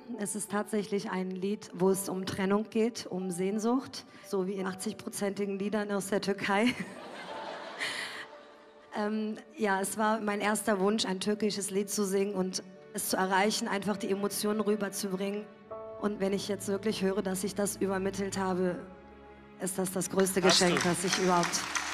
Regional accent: Berlin, Germany; ich bin 38 Jahre, komme aus Berlin, gleich hier um die Ecke, aus Treptow-Köpenick.

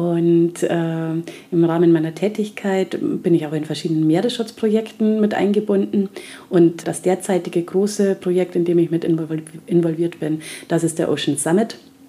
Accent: Bavaria, Germany; now in South Africa; ich komme ja ursprünglich aus Bayern. Das war irgendwie ganz weit weg.

